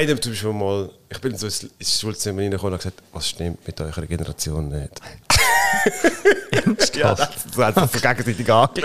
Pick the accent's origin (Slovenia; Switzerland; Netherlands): Switzerland; ich komme aus dem Seetal ursprünglich, vorbei in Wilhelm See.